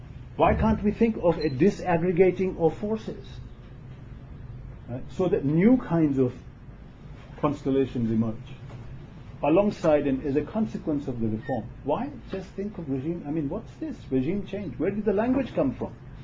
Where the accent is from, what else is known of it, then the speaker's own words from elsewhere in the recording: Uganda; I come from Uganda.